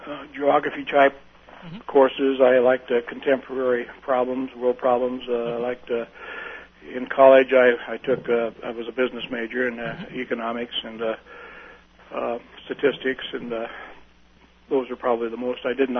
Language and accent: English; Bellevue, Washington, United States; Okay, I grew up in Washington State in the Seattle area of a town called Bellevue.